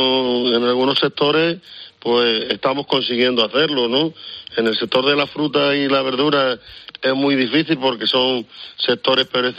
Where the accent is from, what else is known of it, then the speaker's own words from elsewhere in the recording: Extremadura, Spain; en los mercados de Extremadura, que es de donde soy yo